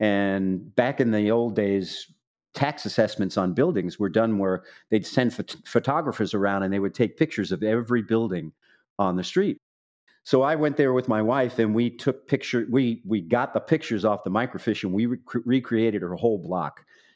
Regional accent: Staten Island, New York, United States; We're from Staten Island originally.

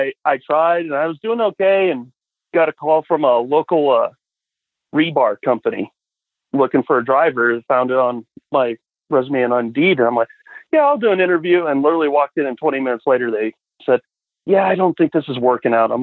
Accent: Colorado, United States; But yeah, I'm born and raised in Colorado, third generation truck driver. So it's in the family blood.

